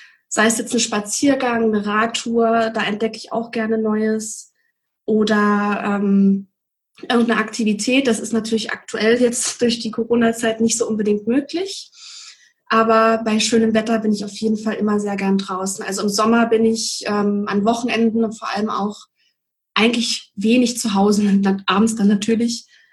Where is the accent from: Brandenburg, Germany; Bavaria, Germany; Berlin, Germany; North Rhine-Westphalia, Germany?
Brandenburg, Germany; ich kenne das noch aus meiner Heimat, aus Brandenburg